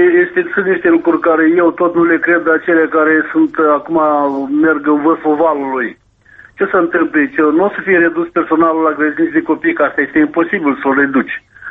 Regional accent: Moldova; ca un moldovean

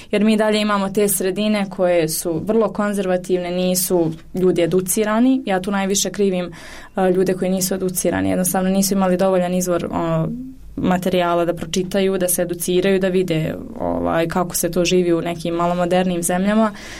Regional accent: Sarajevo, Federation of Bosnia and Herzegovina, Bosnia & Herzegovina; ja sam ipak iz Sarajeva

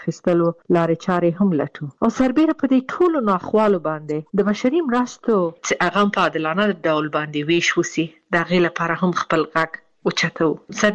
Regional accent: Afghanistan; moved away; او دا چې زه د افغانستان باندې یم زه ورځ شمیرم چې زه بیرته کله خپل ملک ته ځم او بیرته خپل ټاټوبی خپل خلکو سره

